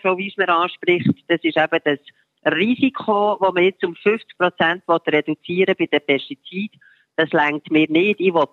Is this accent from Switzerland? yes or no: yes; Switzerland; als Schweizer und Schweizerinnen